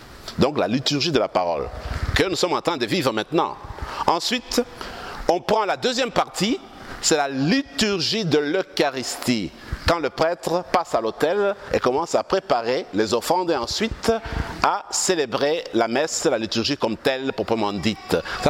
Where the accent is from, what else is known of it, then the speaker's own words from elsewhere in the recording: Lubumbashi, Haut-Katanga, DR Congo; Mes amis, dans le quartier où j'ai grandi, dans ma ville natale, Lubumbashi